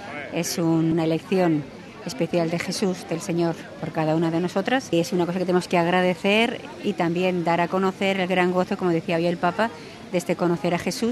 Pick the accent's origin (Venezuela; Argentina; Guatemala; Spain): Spain; Nosotros venimos de España, pero de distintos lugares.